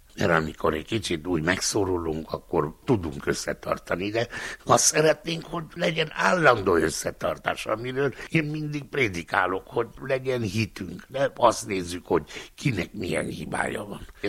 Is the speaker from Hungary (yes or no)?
no; Band, Mureș County, Romania; 88-ban hívtak Erdőcsinádra, ott voltam Székesen 10 évig, Erdőcsinádon 20-at, és 10-et Mezőbándon, a szülőfalumban.